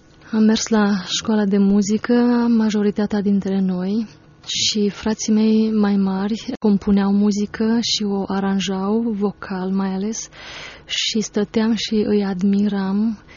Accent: Drobeta-Turnu Severin, Mehedinți County, Romania; Da, am 37 de ani, deloc sunt din Turnu Severin.

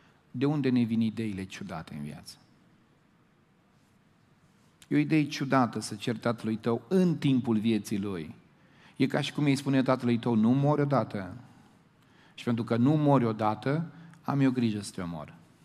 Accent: Moldavia, Romania; Eu sunt român, sunt crescut în România, sunt moldovean

